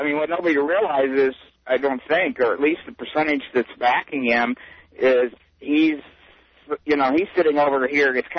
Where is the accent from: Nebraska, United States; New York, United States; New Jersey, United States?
Nebraska, United States; also born or lived in Iowa; I grew up in Nebraska and lived a long time in Iowa